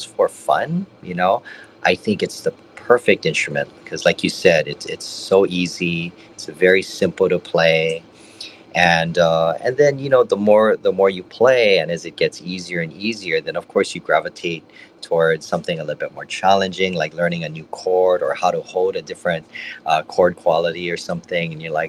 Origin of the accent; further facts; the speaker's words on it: Honolulu, Hawaii, United States; Yeah, born and raised in Honolulu, specifically spent most of my life in the Kaimuki area near Diamond Head. And I still live there, still home for me.